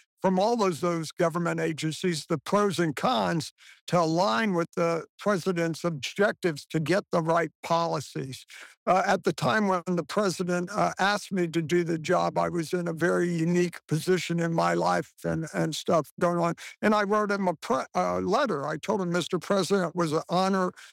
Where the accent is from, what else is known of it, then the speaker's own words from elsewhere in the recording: Iran; I grew up in Iran. I saw what Iran was before